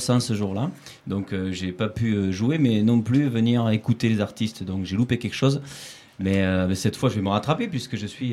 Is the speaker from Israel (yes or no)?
no; Rodez, Occitanie, France; now in Montpellier, France; Alors, j'ai un accent qui ne sonne pas de Montpellier exactement. Je suis de Rodez, je suis Aveyronnais.